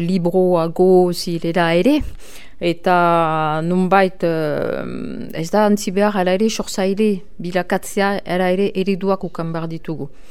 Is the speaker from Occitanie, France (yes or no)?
yes; Albi, Occitanie, France; born there; Basque is a second language; ni ez naiz emengoa, albin sortu niz, eta orduan euskara ikasi dut